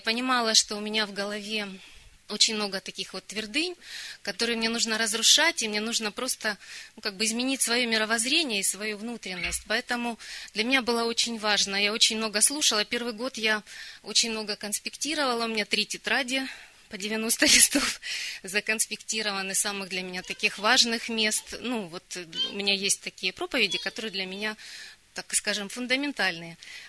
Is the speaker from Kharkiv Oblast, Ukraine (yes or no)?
yes; Kharkiv, Kharkiv Oblast, Ukraine; я из Харькова, это Украина.